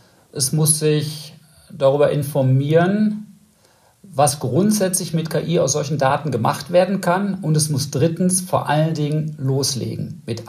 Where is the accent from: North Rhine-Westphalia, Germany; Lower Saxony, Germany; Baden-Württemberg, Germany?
North Rhine-Westphalia, Germany; für mich als Westfale